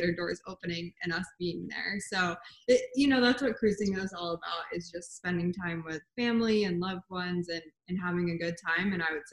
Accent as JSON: {"language": "English", "region": "Florida", "country": "United States", "tie": "born or raised there", "said": "I grew up in Florida, so we were pretty close to the ports and had easy access to them."}